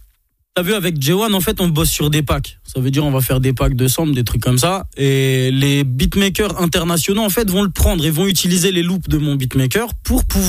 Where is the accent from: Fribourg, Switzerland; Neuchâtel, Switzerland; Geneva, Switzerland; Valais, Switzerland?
Geneva, Switzerland; Ouais, moi, j'ai grandi à Genève. Après, je suis venu ici.